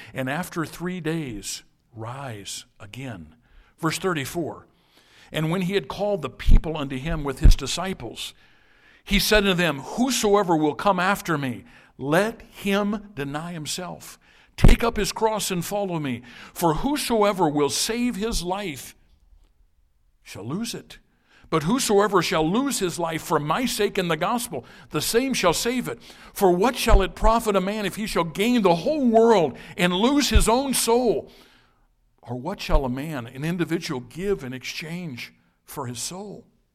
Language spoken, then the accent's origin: English; United States; but I'm a Christian before I'm an American.